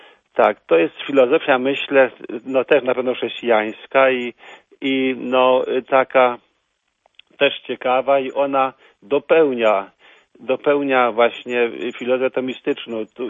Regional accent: Chuciska, Subcarpathian Voivodeship, Poland; born there; pozdrawiam mieszkańców Chuciska, gdzie się urodziłem.

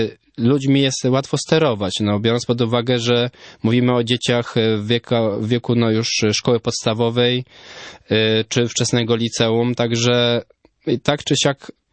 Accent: Łódź, Łódź Voivodeship, Poland; Sam jako łodzianin bywam tam często nawet prywatnie na spacerze.

